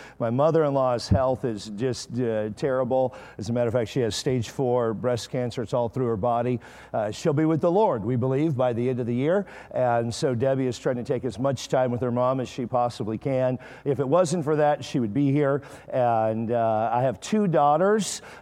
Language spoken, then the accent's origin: English; Amarillo, Texas, United States; And so I'm from Amarillo. My family is.